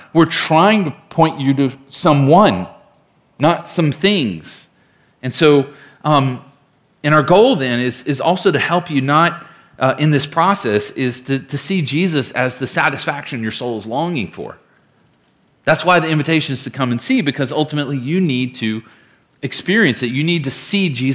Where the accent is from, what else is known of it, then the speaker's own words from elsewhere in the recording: Virginia, United States; Now, I am from Virginia, and I am not being facetious.